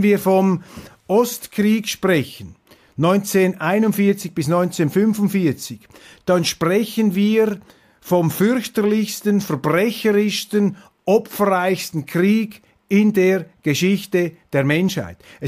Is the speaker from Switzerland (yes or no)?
yes; Switzerland; hier vielleicht als Schweizer, als 25% Deutscher, diese Vergangenheit, die man jetzt vergangen haben will, wieder einmal etwas in Erinnerung zu rufen